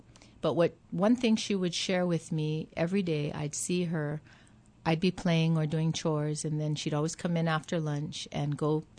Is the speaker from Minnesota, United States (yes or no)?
no; Hawaii, United States; Grew up here on Oahu, born at Kuakini Hospital back in the 50s. And really raised in town the first few years of my life, mainly really by my grandparents, pure Chinese grandpa and a Hawaiian grandma.